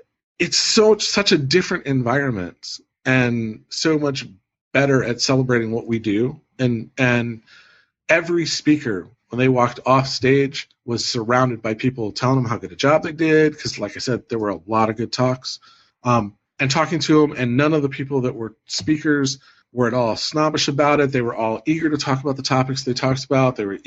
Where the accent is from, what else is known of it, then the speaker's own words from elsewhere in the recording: Cleveland, Ohio, United States; I shouldn't pick on Pittsburgh, but you know, I'm from Cleveland.